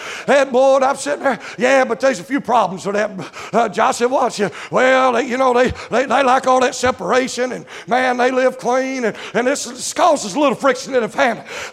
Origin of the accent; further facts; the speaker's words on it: Henderson, North Carolina, United States; I grew up there in Henderson, North Carolina.